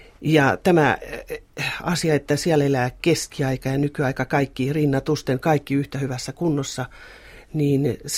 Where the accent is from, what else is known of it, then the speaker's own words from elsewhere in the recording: Lammi, Kanta-Häme, Finland; mun kotikuntani Lammin keskiaikainen kirkko, kivikirkko